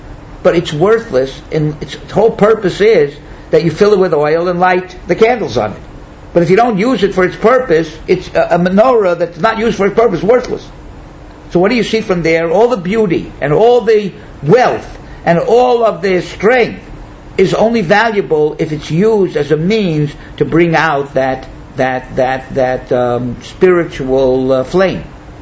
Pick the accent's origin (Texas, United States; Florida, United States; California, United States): Florida, United States; Miami; I remember when I was in Miami. I grew up in Miami. So there were no great Gedolim who lived in Miami.